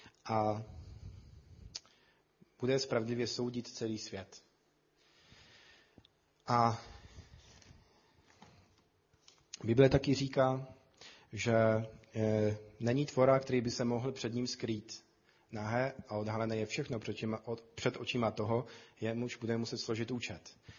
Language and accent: Czech; Poland; Czech is a second language; já jsem Polák, vy jste Češi